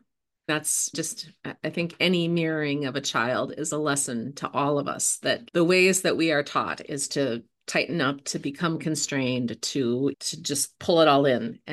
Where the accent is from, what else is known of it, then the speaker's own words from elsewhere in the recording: Minnesota, United States; I grew up in Minnesota, which you might be able to hear, but my upbringing in Minnesota and the first 30 years of my life that I spent there really significantly shaped who I am and how I see the world.